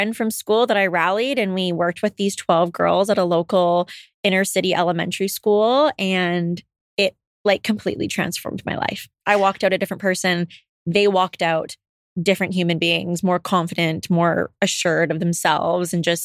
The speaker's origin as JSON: {"language": "English", "town": "Surrey", "region": "British Columbia", "country": "Canada", "tie": "born or raised there", "said": "Could say yes, technically born and raised in Surrey, BC."}